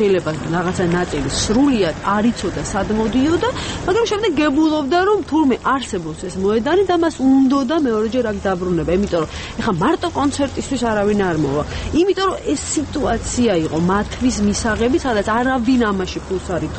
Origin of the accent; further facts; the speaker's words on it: Tbilisi, Georgia; ეს არის სივრცე, სადაც მე ვბრძნობ თბილისელ ქალაქი და ქვეყანა